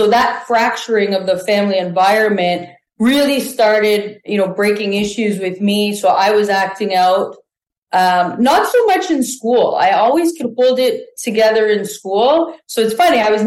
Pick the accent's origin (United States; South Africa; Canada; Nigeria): Canada; Thornhill, Ontario; also born or lived in Richmond Hill; So my childhood was like Thornhill, Richmond Hill.